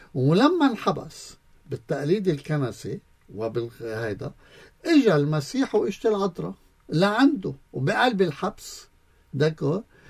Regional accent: Lebanon; بحياتنا كلبنانيين

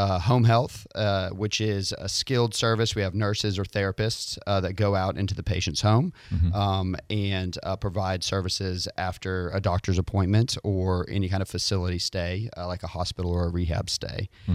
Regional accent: Niceville, Florida, United States; Our CEO is local here in Gulf Breeze. I grew up over in Niceville as well. So I'm kind of grandfathered into being a somewhat local over here.

